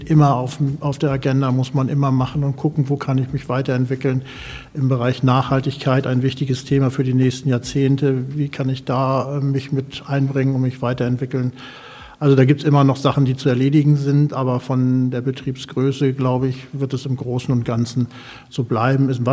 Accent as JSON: {"language": "German", "town": "Föhr", "region": "Schleswig-Holstein", "country": "Germany", "tie": "born or raised there", "said": "Ich bin zwar auch kein gebürtiger Föhrer, aber mit einem Jahr hierher gekommen und das ist jetzt ja auch schon ein bisschen her. Für mich gibt es da nur Föhr. Föhr ist zu 100% meine Heimat"}